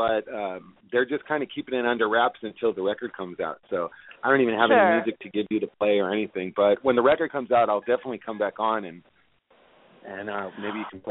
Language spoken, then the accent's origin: English; Whittier, California, United States; a drummer named Dave from my hometown of Whittier, Dave Barron.